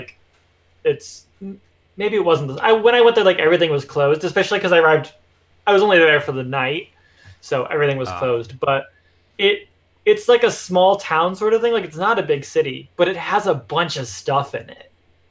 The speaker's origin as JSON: {"language": "English", "town": "Mishawaka", "region": "Indiana", "country": "United States", "tie": "born or raised there", "said": "So the city that I grew up in is called Mishawaka, which nobody knows, but it's literally right next to South Bend."}